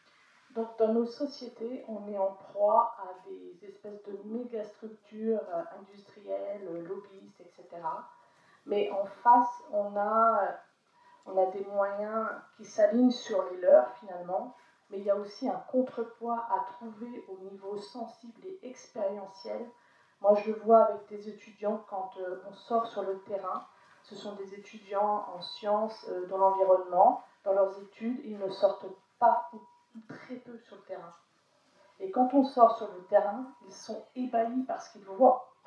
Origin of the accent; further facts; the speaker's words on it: Plérin, Brittany, France; Donc moi, je suis originaire de Plérin et quand j'étais gamine, on allait au bord de la rivière